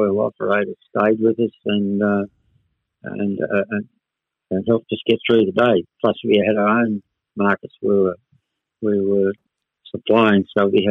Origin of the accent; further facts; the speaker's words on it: Casino, New South Wales, Australia; We're very proud of where we come from. Mm. And we like to recognise the fact that we are from Casino, distinct from the Northern Rivers or whatever other destination you might have.